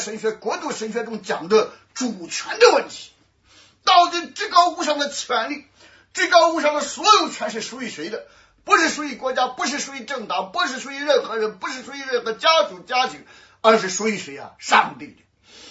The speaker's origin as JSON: {"language": "Chinese", "country": "China", "said": "当然我们中国人讲的顺天者昌逆天者什么亡"}